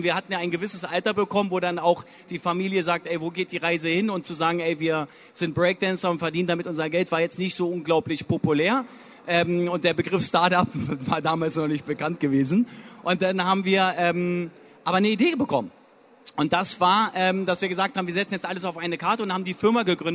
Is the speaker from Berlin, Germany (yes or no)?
yes; Berlin, Germany; Wir sind alle im Wedding groß geworden.